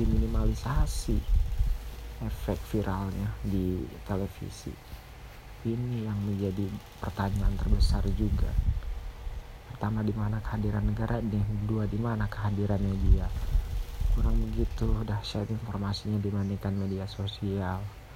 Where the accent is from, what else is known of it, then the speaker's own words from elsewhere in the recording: Tangerang, Banten, Indonesia; Jadi gue merasa lebih Jakarta daripada orang Jakarta. Gue merasa lebih Jakarta ya, bukan orang Tangerang, seperti itu. Jadi apa yang gue alami dari sekolah SD sampai SMA dan kuliah ya selalu di teritori Jakarta